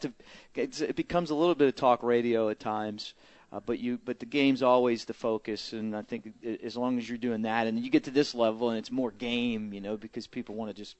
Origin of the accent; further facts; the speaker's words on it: Baltimore, Maryland, United States; Well, I'm from Baltimore